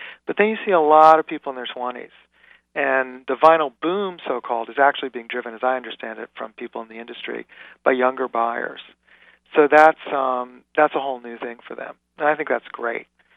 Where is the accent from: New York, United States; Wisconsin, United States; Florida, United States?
New York, United States; New York City; I grew up in New York City in the 70s.